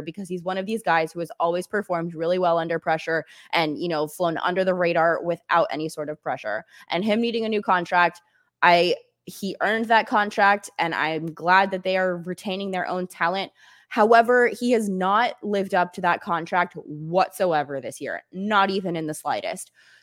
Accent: Jacksonville, Florida, United States; When I was born and raised in Jacksonville

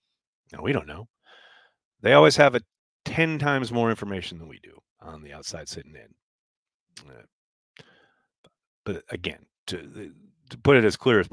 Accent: Virginia Beach, Virginia, United States; First Packer I ever met, also from my hometown of Virginia Beach.

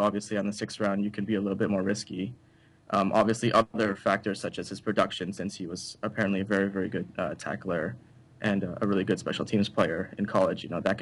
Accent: United States; now in Canada; I'm actually right now in Canada as a graduate student, but originally I am from the States.

